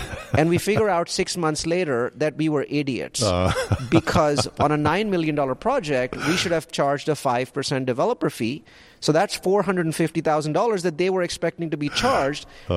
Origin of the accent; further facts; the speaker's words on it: India; moved away as an adult; now in United States; Yeah, so I'm from India. I came to the U.S. in 97 as a network engineer